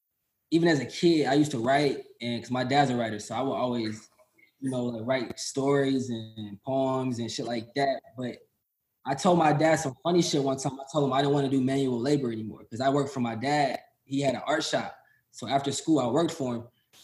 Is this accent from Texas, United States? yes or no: no; Hammond, Indiana, United States; also born or lived in Chicago, United States; Yeah, I was born in Chicago, and so I lived there up until like sixth grade, and then I moved to a small town called Hammond, Indiana, which is near Gary.